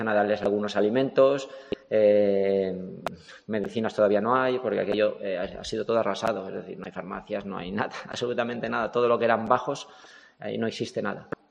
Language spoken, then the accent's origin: Spanish; Valencia, Valencian Community, Spain; Nosotros en la plantilla somos muchos de Valencia, ¿no? O de la zona.